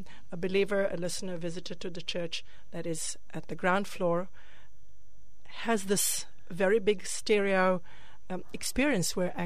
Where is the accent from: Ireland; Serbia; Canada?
Serbia; We come from Serbia, both of us